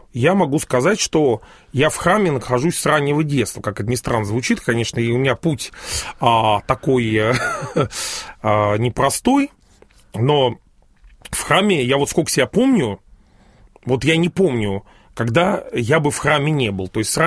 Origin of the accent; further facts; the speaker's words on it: Moscow, Russia; born there; Я родился в Москве в 70-е годы.